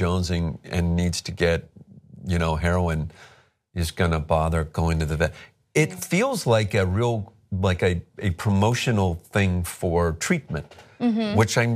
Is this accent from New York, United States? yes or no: no; Ohio, United States; a little town near where I grew up in Ohio